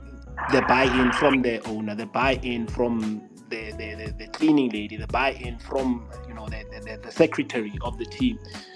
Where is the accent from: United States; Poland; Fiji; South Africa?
South Africa; Coach, I'm a South African, and I know the biggest problem in South Africa is alcohol.